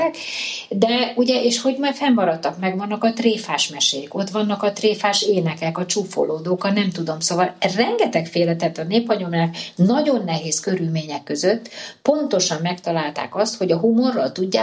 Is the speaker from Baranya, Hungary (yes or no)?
yes; Pécs, Baranya, Hungary; hát én pécsi származású vagyok, és ott közelünkben van ugye Mohács